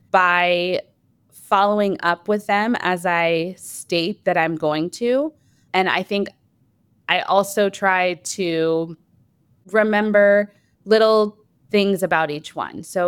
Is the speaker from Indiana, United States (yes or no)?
yes; Indiana, United States; I'm from Indiana, so I'm a big all things Indiana fan.